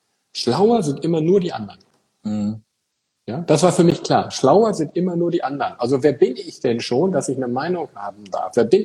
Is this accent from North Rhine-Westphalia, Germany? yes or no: yes; Eichelborn, North Rhine-Westphalia, Germany